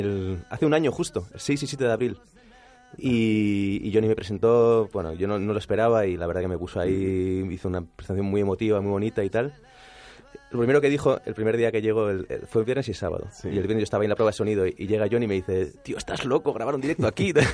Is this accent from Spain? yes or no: yes; Bilbao, Basque Country, Spain; Yo soy de Bilbao